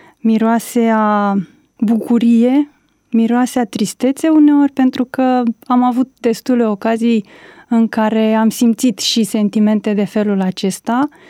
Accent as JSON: {"language": "Romanian", "town": "Măceșu de Jos", "region": "Dolj", "country": "Romania", "tie": "born or raised there", "said": "Sunt de la Craiova spre sud, vreo 50 și ceva de kilometri, o localitate neînsemnată, este însemnată pentru că m-am născut eu acolo."}